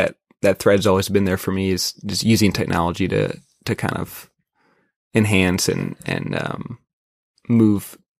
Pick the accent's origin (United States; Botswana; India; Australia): United States; Midwest; As I could growing up in the Midwest, played some golf, in college.